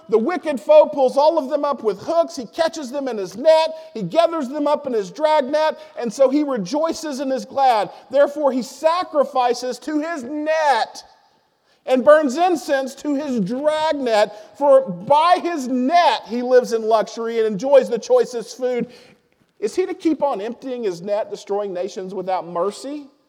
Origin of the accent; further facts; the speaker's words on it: Arkansas, United States; I grew up in Arkansas, I'm a redneck.